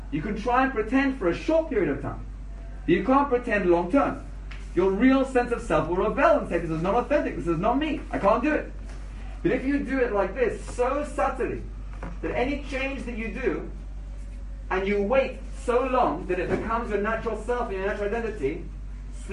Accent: England, United Kingdom; because I was from England and he was from England

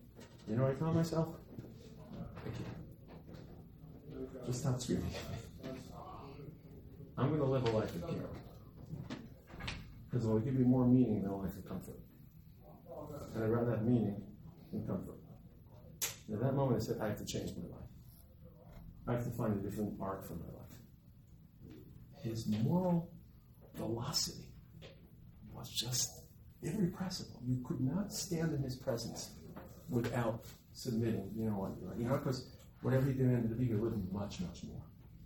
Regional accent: Brooklyn, New York, United States; I grew up in Brooklyn. My goal was to live a year and come back and become a dentist.

